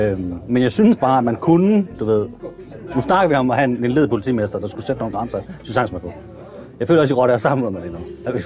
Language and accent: Danish; Skanderborg, Central Denmark Region, Denmark; Jamen, det er 66. Skanderborg. Men det er jo ikke inde i Skanderborg by.